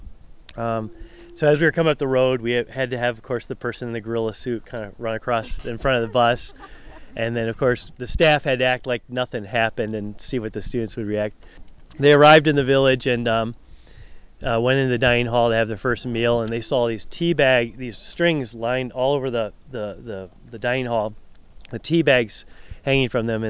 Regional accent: Traverse City, Michigan, United States; We're from Michigan, Traverse City, Michigan.

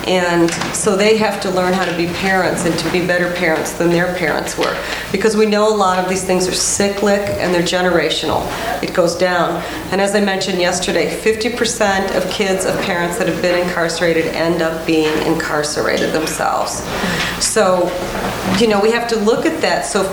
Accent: El Paso, Texas, United States; I grew up on a border town. I grew up in El Paso, Texas, and that was extremely common.

